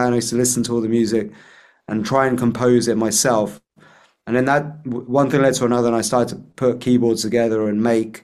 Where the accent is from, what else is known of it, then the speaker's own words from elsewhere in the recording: Flitwick, East of England, United Kingdom; So also I was born in, I grew up mostly in Bedfordshire, so near Luton, in a small kind of town called Flitwick, until I was about like 6 years old.